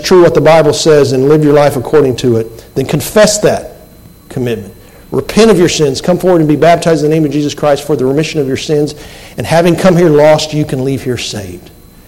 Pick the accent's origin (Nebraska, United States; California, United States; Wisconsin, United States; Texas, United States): Texas, United States; I always thought of myself as a Texan.